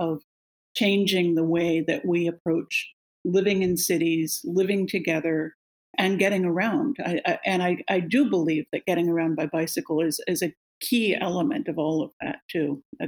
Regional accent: Pittsburgh, Pennsylvania, United States; also born or lived in New York; No, I grew up in the East Coast. I grew up in Pittsburgh and then lived for a while in New York.

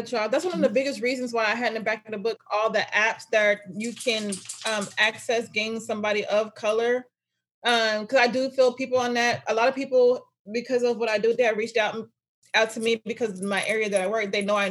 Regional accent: Bay Area, California, United States; I'm originally from the Bay Area.

